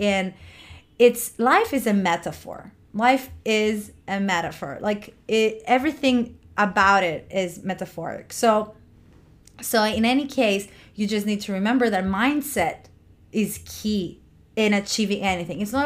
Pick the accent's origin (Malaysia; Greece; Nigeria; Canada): Greece; also born or lived in Latin America / Middle East / United Kingdom; now in United States; I come from Greece, I live in the United States, I've lived in Latin America, I've lived in Middle East, I lived in like in the UK. So I've lived in many different Western, mostly Western.